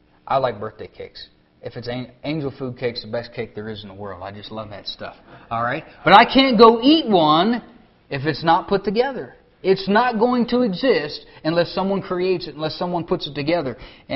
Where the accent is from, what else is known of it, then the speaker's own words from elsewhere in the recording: United States; born there; I'm so thankful that I'm an American. God allowed me the privilege to be born in this country and to freely receive the gospel